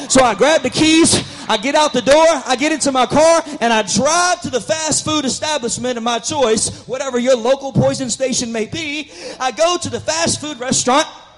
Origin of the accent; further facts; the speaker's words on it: the South, United States; I'm from the South, y'all.